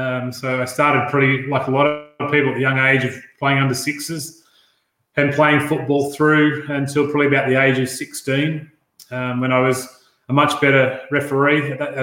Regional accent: Sydney, New South Wales, Australia; I'm on the Northern Beaches part of Sydney. Was born here and still continue to live here in what's a beautiful part of the world over here.

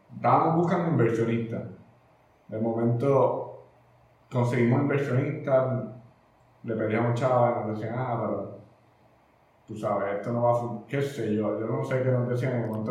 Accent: Santurce, Puerto Rico; Fuimos nacidos y criados en Santurce

